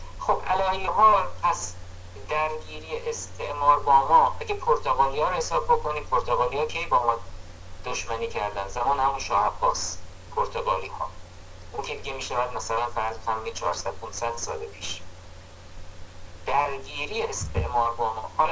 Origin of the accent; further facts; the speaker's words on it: Iran; ما ملت ایرانیم دیگه، ما تو ایران قرار داریم